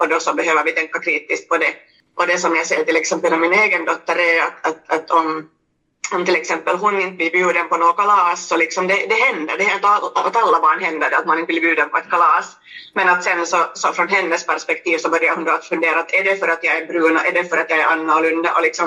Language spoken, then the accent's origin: Swedish; Finland; also born or lived in Geneva, Switzerland / Chile; som jag också har delat med som finlandssvensk